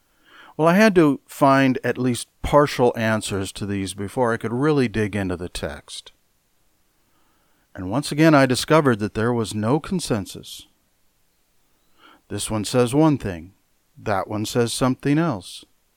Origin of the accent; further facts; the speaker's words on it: Marshalltown, Iowa, United States; When I was a little boy growing up in Marshalltown, Iowa, the official name of our church was Baptist Temple, with that name emblazoned over its entrance.